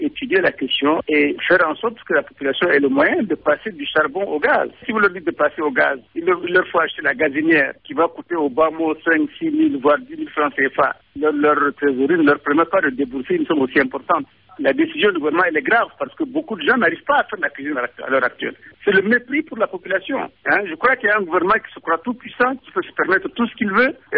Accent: Chad; Or, chez nous au Tchad, la grande majorité, 99% des Tchadiens, ne connaissent pas le gaz.

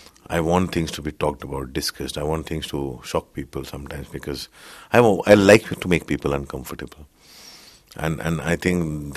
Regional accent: India; Growing up in India, I also have an obsession with sexuality because we don't discuss that.

